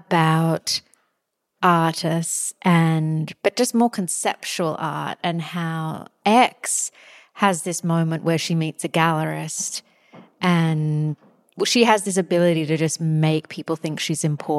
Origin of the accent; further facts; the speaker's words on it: Australia; I'm from Australia.